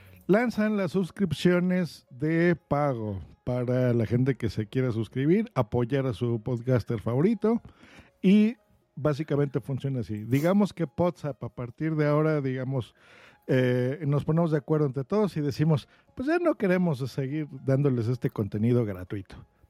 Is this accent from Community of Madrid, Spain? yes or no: yes; Madrid, Community of Madrid, Spain; Crecí toda mi vida en Lavapiés, ahí en Madrid.